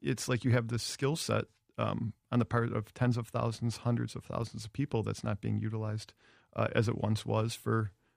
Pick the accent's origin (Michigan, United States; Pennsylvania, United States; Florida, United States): Michigan, United States; Detroit; I'm from Detroit, so it happens to be set in this plant